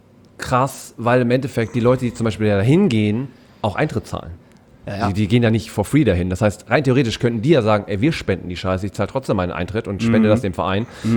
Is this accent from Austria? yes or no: no; Bielefeld, North Rhine-Westphalia, Germany; ich komme eigentlich aus Bielefeld gebürtig.